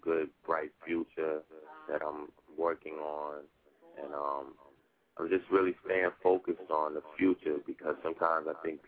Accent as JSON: {"language": "English", "region": "Florida", "country": "United States", "moved": "as an adult", "lives_now": "New York, United States", "said": "So I moved to New York from Florida, and I was signed to two small independent labels as a producer."}